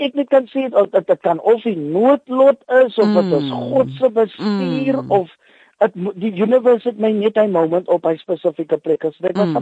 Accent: Jonkershoek, Western Cape, South Africa; ek is 'n kind van Jonkershoek, ek kom uit Bosbou uit … Wortels is diep gegrawe daar so.

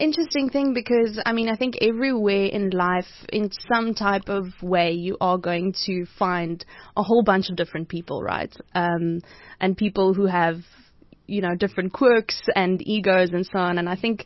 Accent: Cradock, Eastern Cape, South Africa; now in Johannesburg, South Africa; It wouldn't have been possible if I hadn't moved there, you know, on my own from Craddock. Mm. I remember I was driving from Potch, where I studied.

